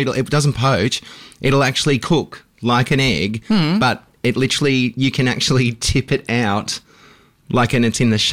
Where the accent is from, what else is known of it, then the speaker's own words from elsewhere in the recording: Sydney, New South Wales, Australia; also born or lived in Melbourne; now in Queensland, Australia; So I'm born and raised in Western Sydney.